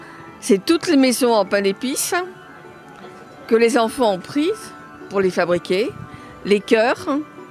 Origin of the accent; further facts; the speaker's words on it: Paris, Île-de-France, France; born there; now in Chamonix, France; Alors j'habite à Chamonix, mais je suis née à Paris.